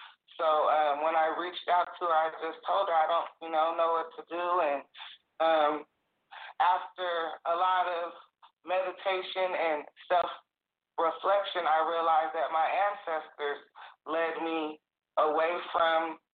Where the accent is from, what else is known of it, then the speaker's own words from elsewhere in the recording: California, United States; I grew up on the West Coast. I'm from California. I'm a Cali girl.